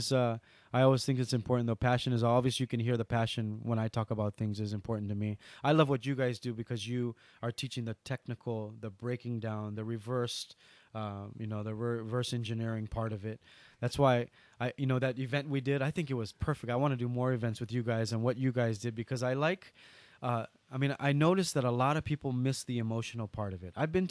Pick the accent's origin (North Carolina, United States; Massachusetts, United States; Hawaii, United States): Hawaii, United States; Hey, I'm from Hawaii. I love your hotel.